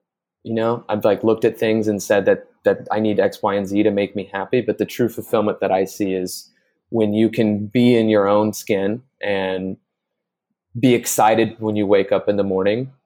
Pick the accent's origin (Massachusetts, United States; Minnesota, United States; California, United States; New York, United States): California, United States; So I grew up in the Bay Area in between San Jose and Oakland, and then moved up to Northern California for university.